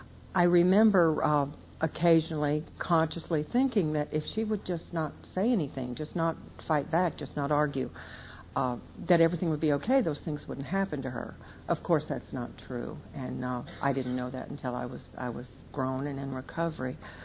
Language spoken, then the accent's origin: English; West Coast, United States; I was raised out on the West Coast.